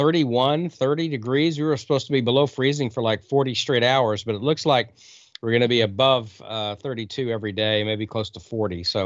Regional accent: Oklahoma, United States; Not as cold as Joe, but I grew up in Oklahoma, just a state away.

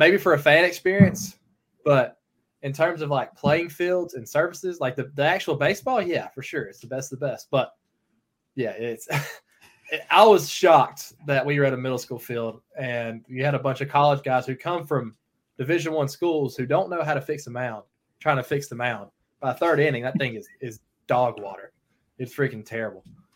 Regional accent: Chattanooga, Tennessee, United States; I'm just like, you can probably tell by the way I talk. I would love Nashville, Tennessee. I'm from Chattanooga.

